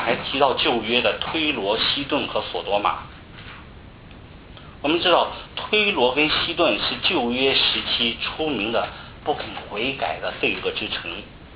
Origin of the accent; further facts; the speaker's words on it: Qingdao, Shandong, China; 大家知道我是从青岛来的，青岛虽然不是一个大的城市，但由于它是沿海城市，所以它是文明的度假圣地。